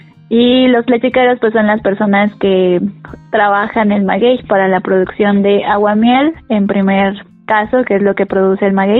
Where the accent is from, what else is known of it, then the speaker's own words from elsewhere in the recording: San Francisco Temetzontla, Tlaxcala, Mexico; soy del estado de Tlaxcala, de la comunidad de San Francisco Temetzontla, y pertenece al municipio de Panotla.